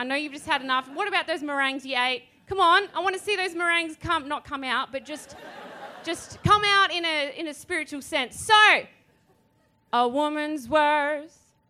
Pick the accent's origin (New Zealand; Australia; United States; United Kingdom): Australia; Western Australia; born there; as a settler on Noongar land from WA, I was born on Noongar land in WA